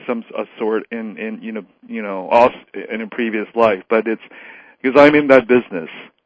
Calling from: East Coast, United States; I'm calling from the East Coast.

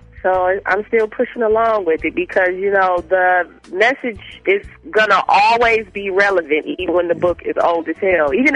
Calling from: Flint, Michigan, United States; I'm in Michigan, right outside of Flint.

